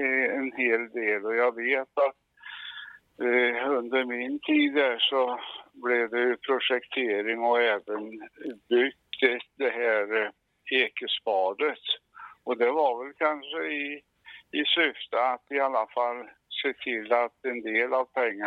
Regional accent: Östmark, Värmland, Sweden; also born or lived in Ekshärad; now in Torsby, Sweden; jag är född upp i Östmark och där gick jag i skola då, till och med sjuan. Och sen blev det Torsby realskola och kontorsskola.

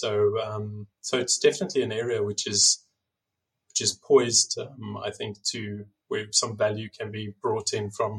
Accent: South Africa; moved away as an adult; now in Switzerland; I moved over from South Africa. I'm originally South African. I moved over to Switzerland about 6 years ago now

